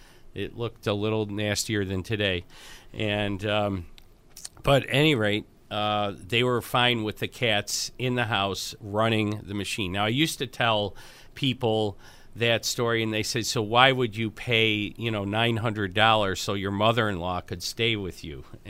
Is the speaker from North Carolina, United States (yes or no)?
no; Buffalo, New York, United States; I'm from Buffalo, so show me.